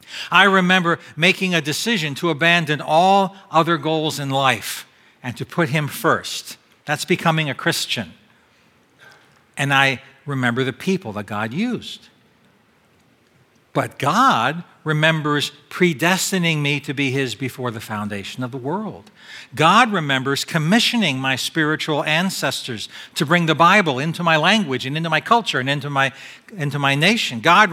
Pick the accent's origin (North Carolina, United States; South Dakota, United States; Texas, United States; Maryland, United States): Maryland, United States; Annapolis; This is Horn Point, down a few blocks from where I grew up in Eastport.